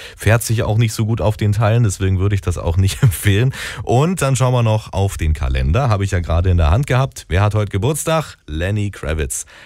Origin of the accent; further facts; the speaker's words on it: Tettnang, Baden-Württemberg, Germany; schau mal nach Tettnang, meiner Heimatstadt